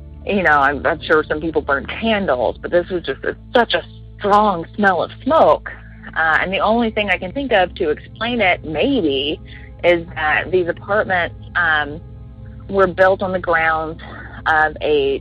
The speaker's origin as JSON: {"language": "English", "region": "Alabama", "country": "United States", "moved": "yes", "said": "I don't live there now, but I'm from Alabama."}